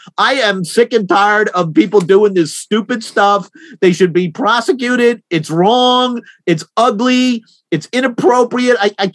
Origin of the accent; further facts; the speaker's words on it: New Jersey, United States; The turkeys were attacking people in New Jersey from my home state.